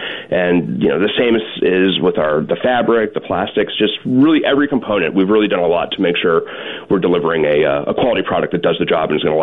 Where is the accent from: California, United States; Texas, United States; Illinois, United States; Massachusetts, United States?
Illinois, United States; Chicago; I'm from Chicago, where it gets very cold.